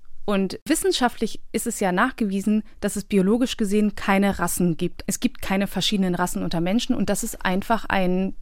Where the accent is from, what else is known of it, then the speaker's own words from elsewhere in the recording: Bosnia & Herzegovina; Also ich bin aus Bosnien